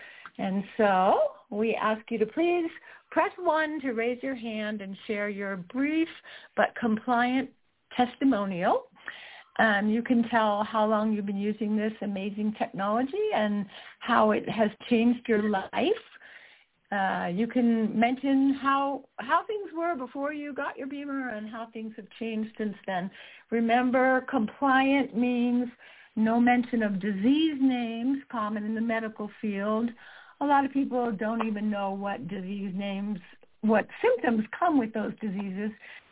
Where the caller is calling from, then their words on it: Utah, United States; I'm calling from Utah, and we all of a sudden, spring just hit.